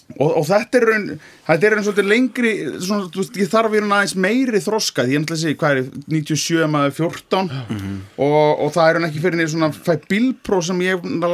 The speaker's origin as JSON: {"language": "Icelandic", "town": "Reykjavík", "region": "Capital Region", "country": "Iceland", "tie": "born or raised there", "also_born_or_lived": "South Iceland", "said": "ég kem svolítið að þessu frá báðum hotnum að því ég alveg upp í Reykjavík"}